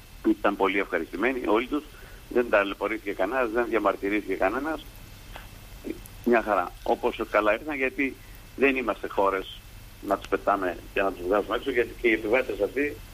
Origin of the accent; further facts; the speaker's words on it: Greece; Είμαστε Έλληνες και έχουμε την ιστορία.